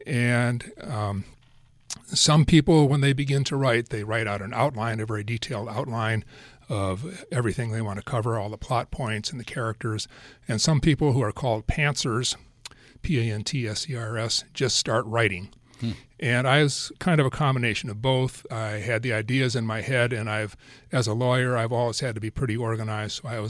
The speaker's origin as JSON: {"language": "English", "region": "Midwest", "country": "United States", "tie": "born or raised there", "also_born_or_lived": "California", "said": "I'm a retired lawyer. I grew up in the Midwest. I practiced in the Midwest and the East Coast. And eventually I moved to California."}